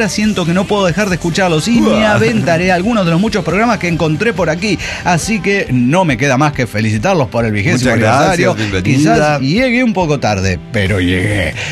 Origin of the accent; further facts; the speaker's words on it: Chiapas, Mexico; now in Mexico City, Mexico; soy chiapaneca, residente en Ciudad de México.